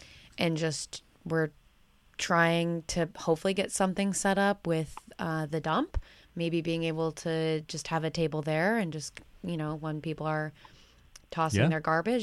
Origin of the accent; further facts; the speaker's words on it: Chicago, Illinois, United States; now in South Royalton, United States; I come from Chicago, and Washington, D.C. Is where I did my undergrad.